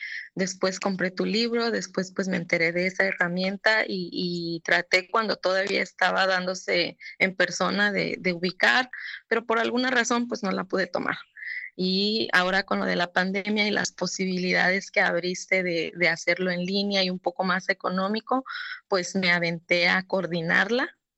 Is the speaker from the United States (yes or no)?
yes; California, United States; Yo soy de acá de California y acabamos de terminar nuestro curso hace un par de semanas